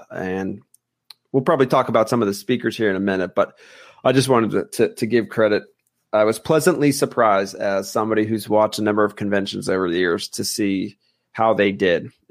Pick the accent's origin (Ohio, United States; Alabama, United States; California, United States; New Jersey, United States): Ohio, United States; So she wrote about my hometown or my home county, Mahoning County, possibly going red